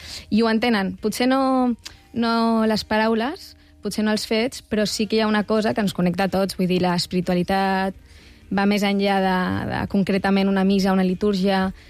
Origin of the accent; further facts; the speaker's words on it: Barcelona, Catalonia, Spain; now in Tarragona, Spain; Ara mateix de Tarragona, però jo soc de Barcelona.